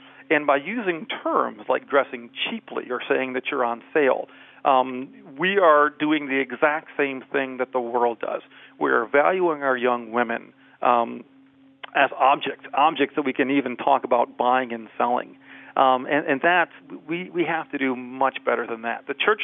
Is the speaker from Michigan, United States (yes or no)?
yes; Michigan, United States; I'm from Michigan.